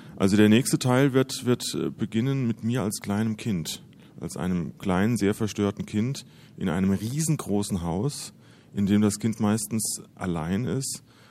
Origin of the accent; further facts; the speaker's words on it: Hesse, Germany; die sich komplett mit meiner Heimat der Wetterau auseinandersetzt